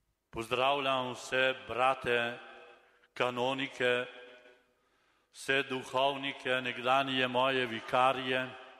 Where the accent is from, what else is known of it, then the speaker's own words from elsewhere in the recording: Komenda, Central Slovenia, Slovenia; sem iz Komende, iz Kamniškega konca